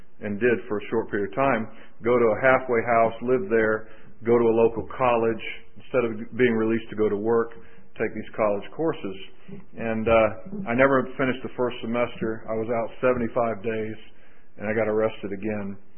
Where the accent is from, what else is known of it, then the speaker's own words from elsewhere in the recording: Jacksonville, Florida, United States; And so I got out of prison, went back to my hometown of Jacksonville, Florida.